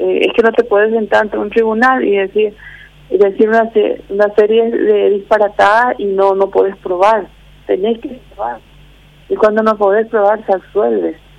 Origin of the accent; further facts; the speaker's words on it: Chaco, Paraguay; yo soy una campesina, yo soy del Chaco paraguayo, con orgullo, mi padre es un maestro rural